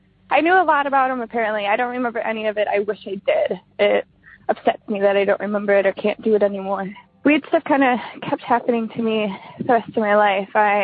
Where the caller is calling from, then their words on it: Wisconsin, United States; from Wisconsin. This is my first time calling